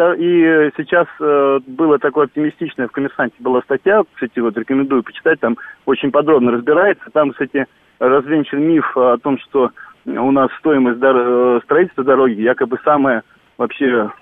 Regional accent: Altai Krai, Russia; Я там с Алтая

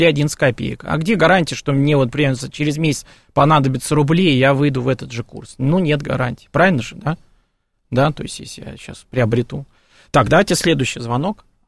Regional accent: Saint Petersburg, Russia; born there; я родился в Петербурге

